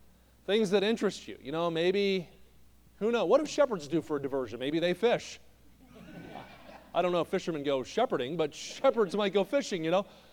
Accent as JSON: {"language": "English", "region": "New Jersey", "country": "United States", "tie": "born or raised there", "said": "I grew up in New Jersey, and I was a Penn State football fan growing up."}